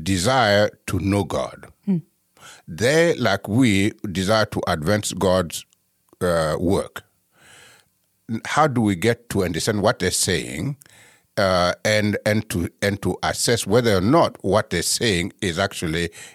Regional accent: United States; So I am a U.S. person. I'm an American

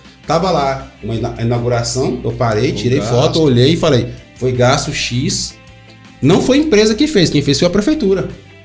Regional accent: Valparaíso, Goiás, Brazil; born there; eu nasci em Valparaíso, cara. Eu vi isso aqui ser emancipado. Eu conheço cada lugar desse Valparaíso todinho que você imaginar. Eu conheço onde que era bica, onde que era chácara, onde que era tudo. Eu cheguei aqui em 82, meu amigo.

